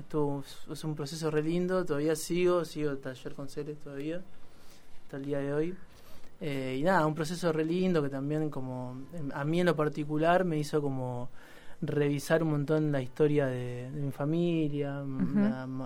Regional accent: Cañuelas, Buenos Aires Province, Argentina; now in La Plata, Argentina; Terminé la secundaria en Cañuelas y me vine a estudiar acá. Y bueno, me quedé. Igual a Cañuelas voy seguido porque trabajo allá una vez a la semana.

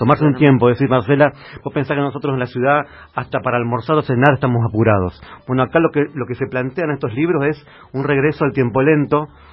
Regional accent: Paraná, Entre Ríos, Argentina; yo soy nacido en Entre Ríos, soy entrerriano, ¿no? Entonces, nací en Paraná, pero soy un entrerriano medio sui generis porque a mí nunca me gustó el río.

